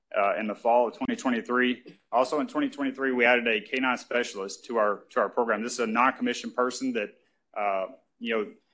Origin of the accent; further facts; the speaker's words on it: Texas, United States; growing up in Southeast Texas, me and my grandpa, we used to always chase rabbits through the woods.